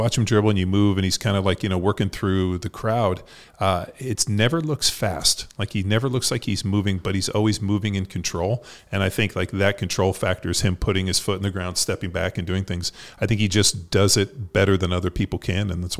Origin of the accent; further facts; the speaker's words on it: California, United States; and as I'm a rookie in Philadelphia, I'm from California.